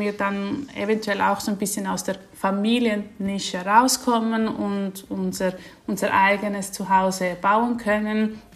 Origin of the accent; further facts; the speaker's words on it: Switzerland; wir waren zusammen auch in der Schweiz, also er hat auch meine Heimat kennengelernt.